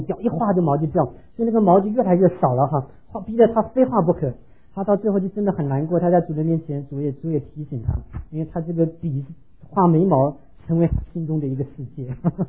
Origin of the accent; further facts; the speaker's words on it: Tainan, Taiwan; 所以在我考高中的时候考上台湾那个台南第一志愿，叫台南一中啊